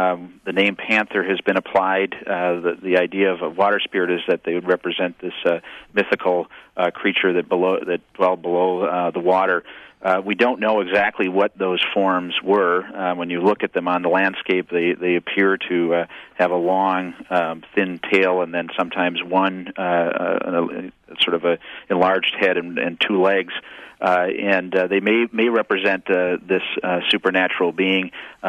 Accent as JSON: {"language": "English", "town": "Marinette", "region": "Wisconsin", "country": "United States", "tie": "born or raised there", "said": "Yes, that's correct. That's my hometown."}